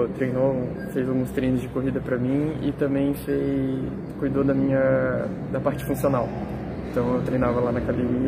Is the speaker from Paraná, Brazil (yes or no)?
yes; Matinhos, Paraná, Brazil; also born or lived in Curitiba; now in Joinville, Brazil; Eu sou do litoral do Paraná. Eu nasci em Curitiba, mas morei a vida toda em Matinhos, lá no litoral